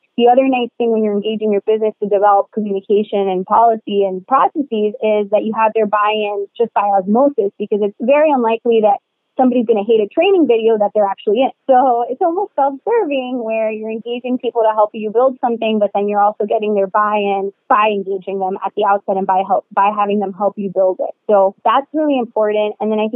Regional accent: Miami, Florida, United States; I'm from Miami. And in a lot of offices and companies in Miami, there's a coffee station because we're huge, you know, cafecito drinkers.

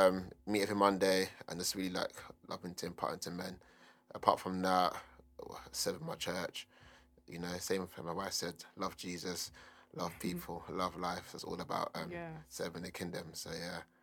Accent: Nigeria; I'm Nigerian, 29. no, 29 next month

